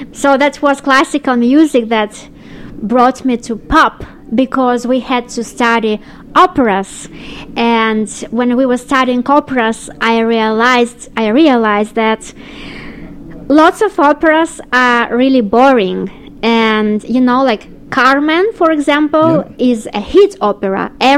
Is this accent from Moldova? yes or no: yes; Moldova; English is a second language; Yeah, I'm from Moldova, one of the smallest countries in the world, with the largest wine cellar in the world.